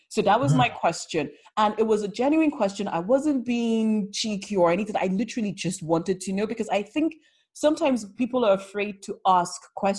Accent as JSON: {"language": "English", "region": "London", "country": "United Kingdom", "said": "I say Londoners because I'm a Londoner, right?"}